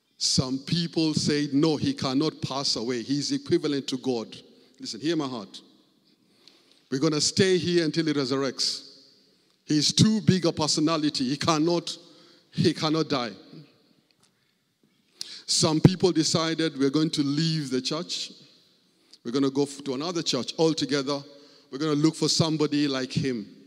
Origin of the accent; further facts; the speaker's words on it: Kenya; When I was growing up in Kenya